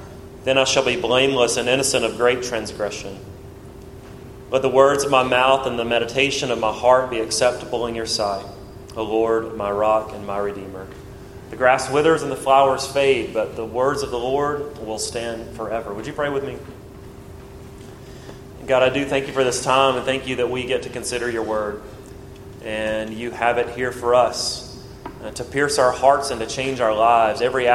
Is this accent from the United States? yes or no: yes; Brundage, Alabama, United States; I'm from Brundage, Alabama, which is just a scratch bigger than Banks, Alabama